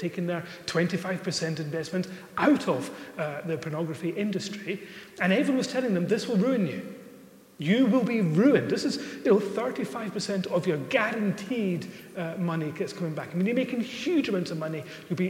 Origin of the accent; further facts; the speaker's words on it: Lewis, Scotland, United Kingdom; I'll promote Harris Tweed, maybe, because I'm from Lewis.